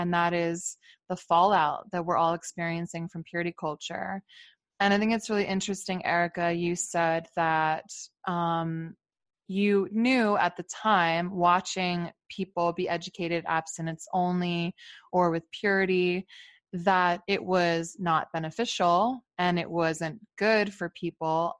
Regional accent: Philadelphia, Pennsylvania, United States; First of all, we're both from Philly.

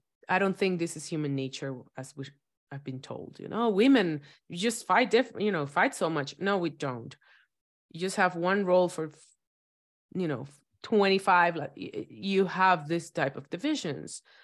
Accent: Dominican Republic; Well, I was raised in Dominican Republic, so for me it was a little bit different

